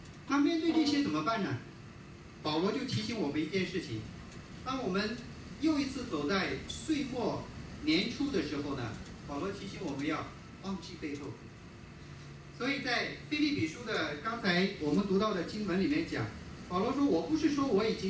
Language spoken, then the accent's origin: Chinese; China; now in United States; 所以我刚来美国的时候就有点吃惊，因为在国内的话